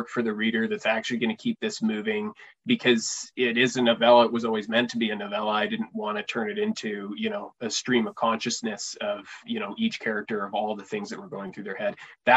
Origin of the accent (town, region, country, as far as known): Canada